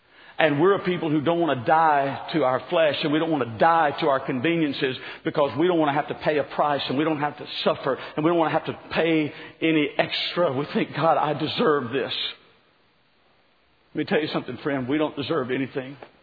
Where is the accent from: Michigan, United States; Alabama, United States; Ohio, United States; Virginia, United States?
Alabama, United States; See, I live in a state that is plagued. I'm from Alabama. Pray for me.